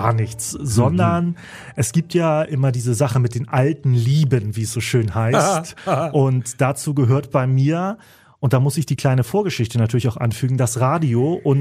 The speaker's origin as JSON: {"language": "German", "region": "Northern Germany", "country": "Germany", "said": "ich bin ja Norddeutscher und werde mein Leben lang Norddeutscher bleiben."}